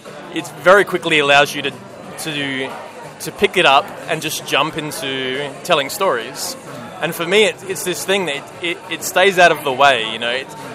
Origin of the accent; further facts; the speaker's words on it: Adelaide, South Australia, Australia; I'm from Adelaide. Very Australian.